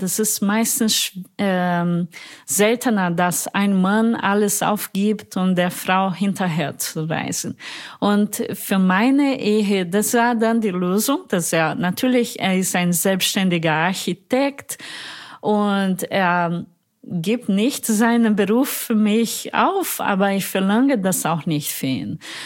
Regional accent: Minas Gerais, Brazil; now in Germany; meiner Familie in meiner Heimatstadt in Minas Gerais.

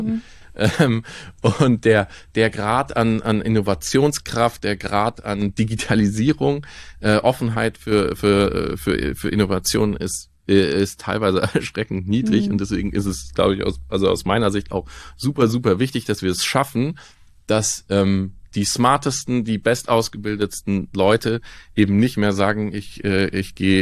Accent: Baden-Württemberg, Germany; Ich bin auch meine Kindheit im Schwarzwald verbracht, in the middle of nowhere.

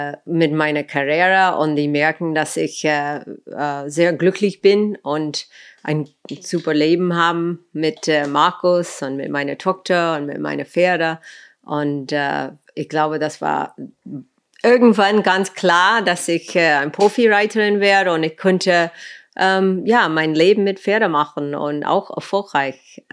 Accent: Los Angeles, California, United States; German is a second language; ich bin groß geworden in Los Angeles und ich hatte immer das Blick auf eine größere Welt.

